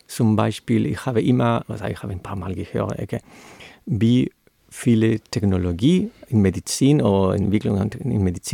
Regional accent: India; German is a second language; Aber ich komme auch aus Indien.

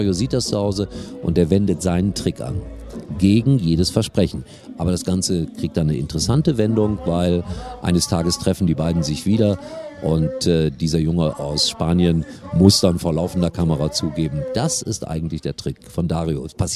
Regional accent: Gelsenkirchen, North Rhine-Westphalia, Germany; ich komme aus Schalke

